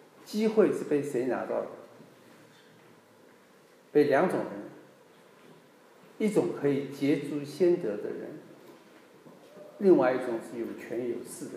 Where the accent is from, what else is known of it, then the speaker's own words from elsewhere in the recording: Danyang, Jiangsu, China; moved away; 那我当然也会回我家乡，家乡是江苏丹阳，我妹妹还在那里